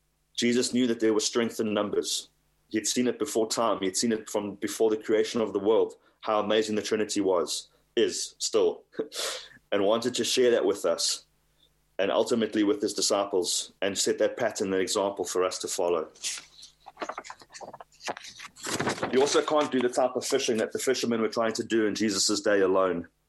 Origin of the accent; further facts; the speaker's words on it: South Africa; now in Scotland, United Kingdom; I'm a South African preaching to Scots